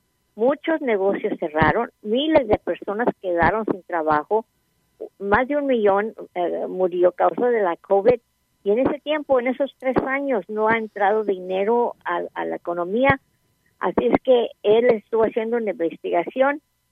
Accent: Texas, United States; yo nací en Texas y lo que está pasando en la frontera nunca va a cambiar, porque yo soy era del Valle de Río Grande. Toda esa parte de Texas es pura gente mexicana, muchos nacidos allí

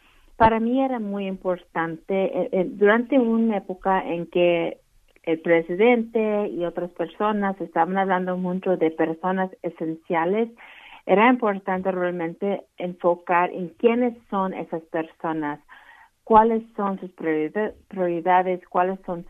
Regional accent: Ohio, United States; lo lanzamos aquí en Ohio, donde vivo, aquí en el condado de donde soy.

